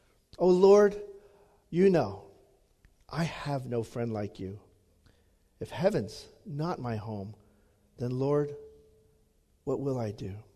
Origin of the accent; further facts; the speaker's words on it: Louisiana, United States; I grew up in Louisiana, so we sang a lot of gospel songs.